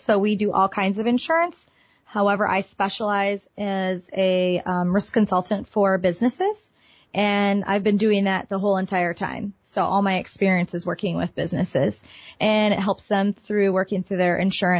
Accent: Toledo, Ohio, United States; Well, I am born and raised in Toledo, Ohio. Decided to go away to school instead of stick around here.

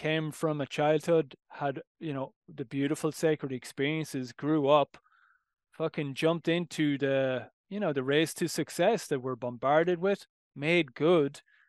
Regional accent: Ireland; It's like growing up in Ireland, I mean, the self-medication of alcohol is like

